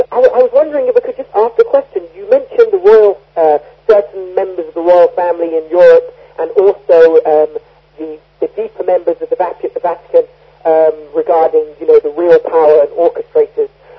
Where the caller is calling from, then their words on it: London, United Kingdom; I'm calling from London, England.